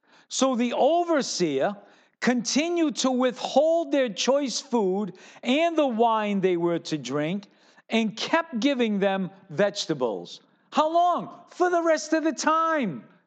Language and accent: English; Fall River, Massachusetts, United States; You know I'm from Fall River, right?